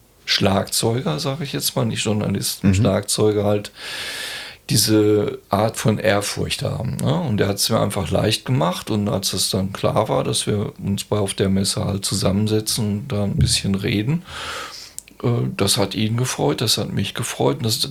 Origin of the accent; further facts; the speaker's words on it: Bochum, North Rhine-Westphalia, Germany; Ich stamme aus Bochum